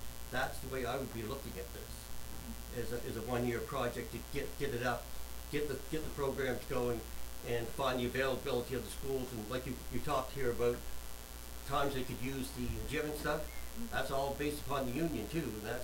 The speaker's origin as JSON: {"language": "English", "town": "Queens", "region": "New York", "country": "United States", "said": "I'm from North Queens, so I understand where we are"}